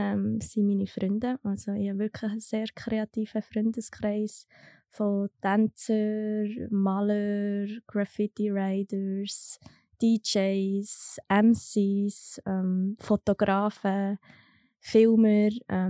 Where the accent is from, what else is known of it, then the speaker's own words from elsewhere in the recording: Thun, Bern, Switzerland; Ich komme aus Thun ursprünglich.